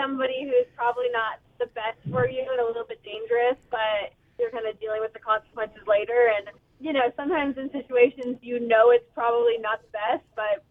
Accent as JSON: {"language": "English", "town": "Medicine Hat", "region": "Alberta", "country": "Canada", "tie": "born or raised there", "said": "Yeah, I mean, I grew up in Medicine Hat"}